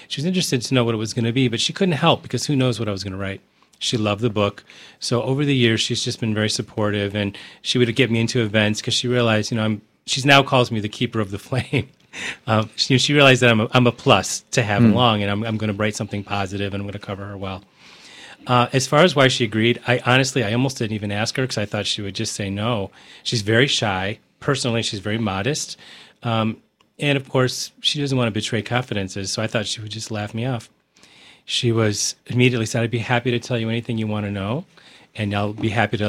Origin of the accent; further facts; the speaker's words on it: Michigan, United States; And, of course, what endeared me to her early on was I'm from Michigan. She's from Michigan.